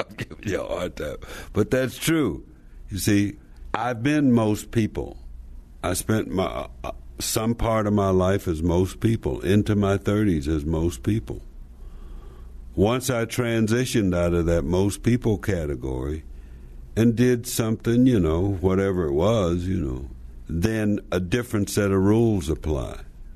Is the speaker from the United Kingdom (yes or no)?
no; Slab Fork, West Virginia, United States; I'm from Slab Fork, West Virginia, so I managed to figure this out